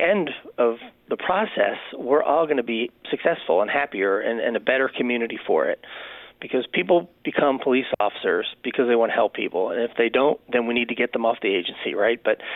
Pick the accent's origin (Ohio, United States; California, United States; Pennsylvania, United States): Pennsylvania, United States; I grew up outside of West Philadelphia, so I wasn't born and raised in Las Vegas like Greg was.